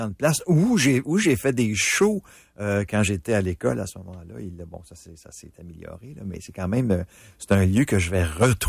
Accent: Sainte-Adèle, Quebec, Canada; born there; Je suis né à Sainte-Adèle, c'est dans ma polyvalente en plus.

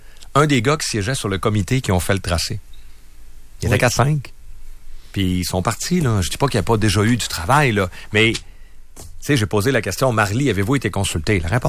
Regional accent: Hébertville, Quebec, Canada; also born or lived in Jonquière; Mais je suis né dans ma tête à Héberville, c'est là où j'ai grandi.

